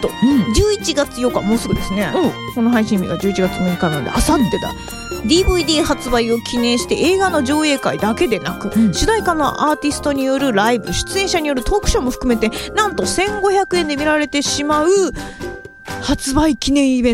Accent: Imizu, Toyama, Japan; 実は私の地元富山県射水市、

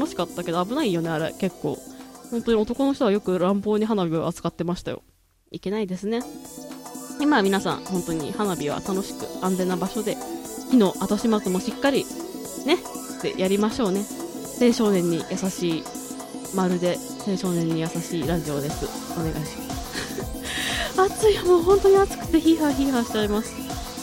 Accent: Aomori, Japan; 私ご存知の通り青森出身です。母も青森出身です。

